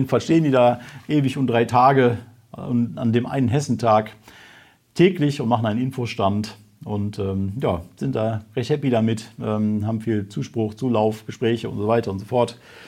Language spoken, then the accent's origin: German; North Rhine-Westphalia, Germany; also nicht nur Wuppertal, sondern die anderen bergischen Kollegas aus meiner Heimat dürfen auch mitkommen